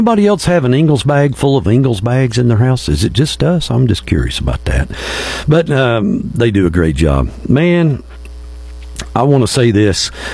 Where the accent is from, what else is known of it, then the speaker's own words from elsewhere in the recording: Canton, North Carolina, United States; plus whoever's listening here in my hometown of Canton, North Carolina, the paper town, through WPTL Radio, the great station here in Canton.